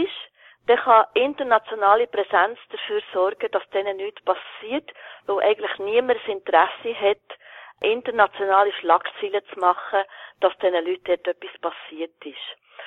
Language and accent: German; Switzerland